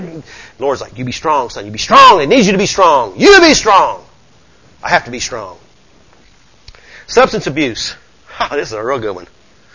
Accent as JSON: {"language": "English", "region": "Southern United States", "country": "United States", "tie": "born or raised there", "said": "I'm from the South. It's just the language we talk. Come on, I mean, I've been raised here all my life."}